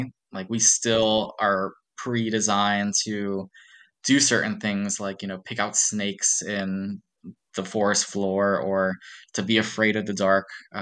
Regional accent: United States; You know, we're American.

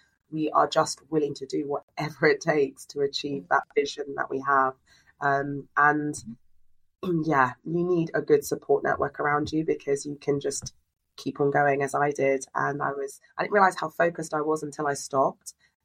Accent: Wembley, London, United Kingdom; I grew up in Northwest London, so everyone knows Wembley. Wembley. I grew up tucked behind there. The state called Stonebridge Estate is notorious for the gang culture, high crime rates, low income community.

